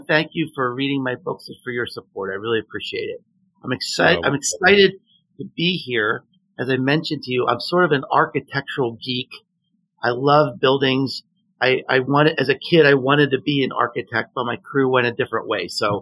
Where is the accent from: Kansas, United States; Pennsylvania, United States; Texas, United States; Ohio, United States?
Pennsylvania, United States; Pittsburgh; I live in Tennessee now, but I grew up in Pittsburgh, but never had a chance to go over there before.